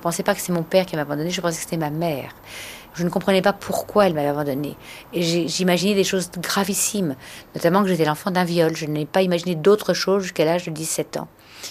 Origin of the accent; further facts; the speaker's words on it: Grand Est, France; J'ai grandi en Champagne, ce qui me fait dire souvent que je suis champenoise